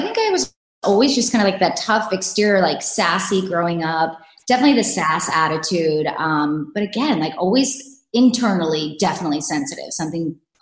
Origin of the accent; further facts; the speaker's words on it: Georgia, United States; also born or lived in New York; No, but also I'm not from New York. I'm from Georgia. So I didn't have family there.